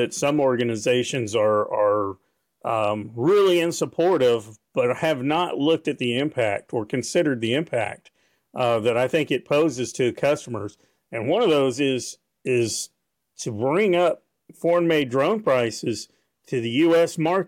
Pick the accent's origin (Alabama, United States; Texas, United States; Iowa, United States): Texas, United States; And this is very, very, as an American, as a Texan, honestly, first a lot of times, this is very disappointing.